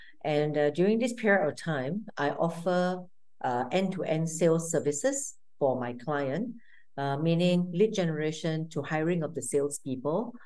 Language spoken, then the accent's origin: English; Malaysia; now in Singapore; So I was living in Thailand for a while. I'm a Malaysian by nationality and now living in Singapore